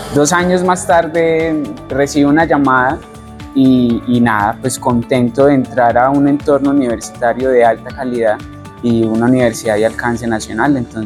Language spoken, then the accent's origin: Spanish; Medellín, Antioquia, Colombia; Yo soy de Medellín y acá pues uno pasa por el centro